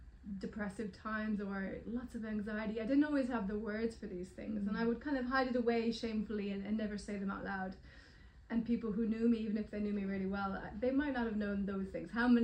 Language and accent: English; United States; guess, the American health system and the fear of kind of over-medicating children, which I really saw growing up in America.